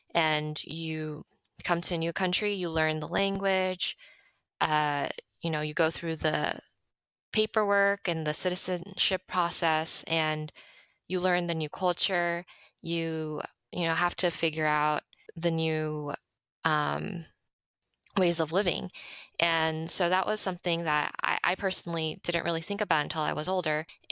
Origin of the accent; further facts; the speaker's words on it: Monterey Park, California, United States; born there; and then I was born here. I was born in Monterey Park.